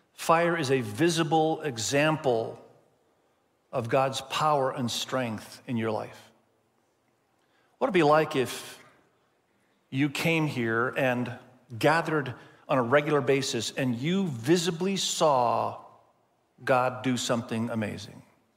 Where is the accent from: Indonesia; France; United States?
Indonesia; first language Indonesian; English is a second language; I grew up in Indonesia. Many of you have heard that before, and my first language was Indonesian. And so I can actually speak Indonesian fluently with no accent.